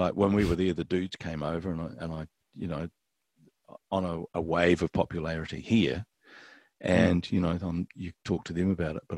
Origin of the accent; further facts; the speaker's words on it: New Zealand; I hesitate to say that there's a animosity towards Kiwi acts, but, you know, that we're not Australian, and particularly then.